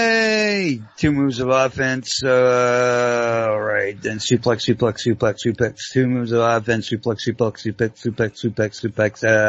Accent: Canada; Okay, just speaking as a Canadian

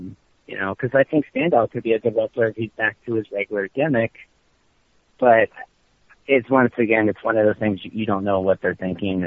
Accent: Columbus, Ohio, United States; now in Cleveland, United States; I grew up in Columbus, I live in Cleveland now. So everybody in Columbus loves Ohio State.

